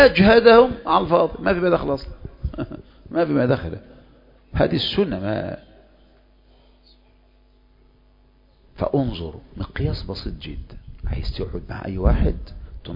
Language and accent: Arabic; Egypt; اذا كان احنا كمصريين ودعاه